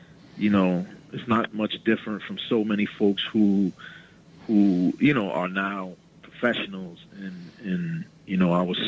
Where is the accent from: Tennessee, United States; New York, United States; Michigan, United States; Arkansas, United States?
New York, United States; Brooklyn; So I'm from Brooklyn. I'm from a pre-hip Williamsburg, Brooklyn.